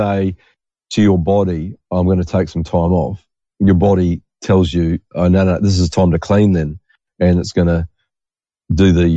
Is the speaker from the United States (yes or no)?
no; New Zealand; growing up in New Zealand about earthquakes and volcanoes, which are prevalent in New Zealand